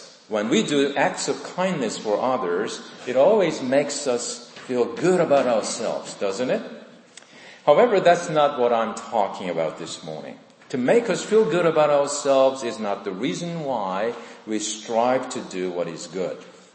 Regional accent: South Korea; moved away; Growing up in Korea, I was educated in the public school system.

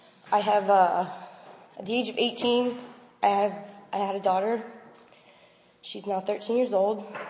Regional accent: Ayerstown, Pennsylvania, United States; I'm from Ayerstown, Pennsylvania. I'm 32.

